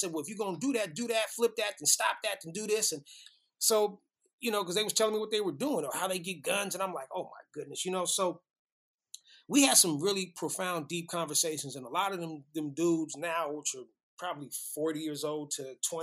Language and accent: English; Oakland, California, United States; Just growing up in Oakland, it's just something about it where people try to take advantage of you.